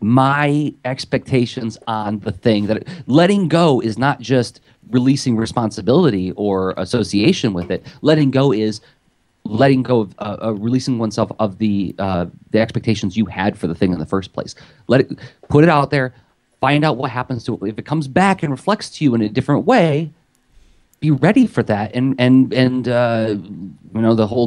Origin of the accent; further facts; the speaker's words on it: Midwest, United States; I'm a Midwesterner, you know, I get a little squeamish when that happens.